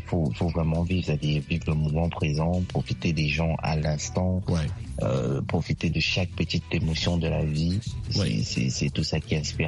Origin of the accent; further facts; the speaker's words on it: Cameroon; Ben, chez nous en Afrique, chez nous au Cameroun, on dit, hey, tu connais.